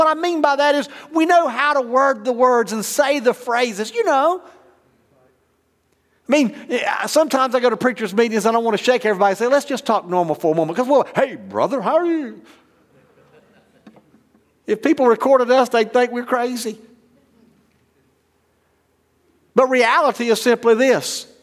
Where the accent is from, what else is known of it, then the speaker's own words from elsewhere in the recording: North Carolina, United States; Tell I'm from Eastern North Carolina, it comes out every now and then